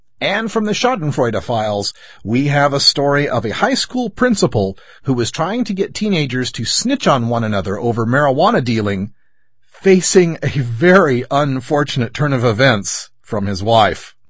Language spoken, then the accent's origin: English; Idaho, United States; Our shout-out today goes to my home state of Idaho that I am visiting this weekend.